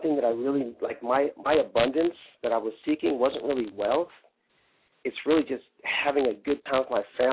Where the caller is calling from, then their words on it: Silver Spring, Maryland, United States; I'm calling from Silver Spring, Maryland.